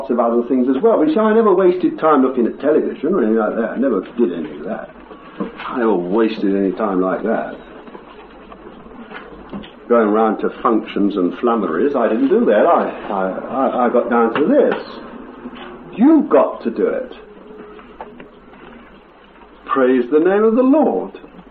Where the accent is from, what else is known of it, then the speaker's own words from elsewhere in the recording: England, United Kingdom; born there; I've been brought up in a different kingdom. I was born in England, you see.